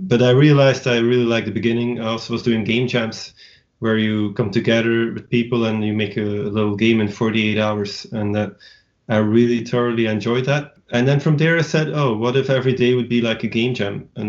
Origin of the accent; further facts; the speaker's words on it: Belgium; I started in Belgium. So I'm born and raised in Belgium.